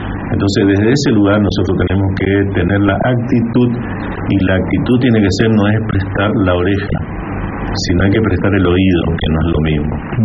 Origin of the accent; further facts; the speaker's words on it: Goya, Corrientes, Argentina; Goyano. Soy de Goya, mi mamá era maestra y mi papá maestro.